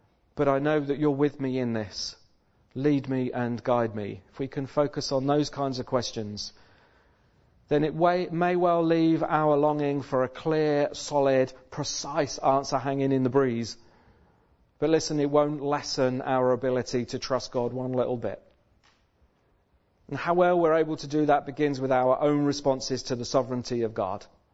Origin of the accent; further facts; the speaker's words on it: United Kingdom; to live that crazy stiff upper lip kind of expected response that we're supposed to have because we're British.